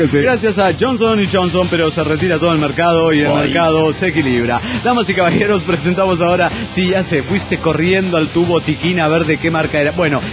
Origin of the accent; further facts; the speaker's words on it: Angamacutiro, Michoacán, Mexico; de Angamacutiro, México.